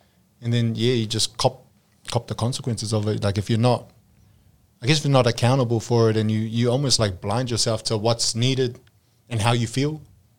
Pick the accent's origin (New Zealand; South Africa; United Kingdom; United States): New Zealand; now in Australia; I'm a kid from New Zealand coming over to Australia